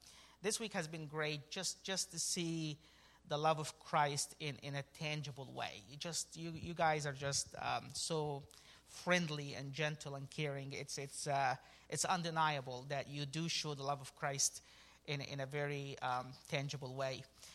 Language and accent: English; Egypt; moved away as an adult; now in Virginia, United States; We currently reside in Virginia, right outside of Washington, D.C. I was born and raised in Egypt. I came to the States right after college.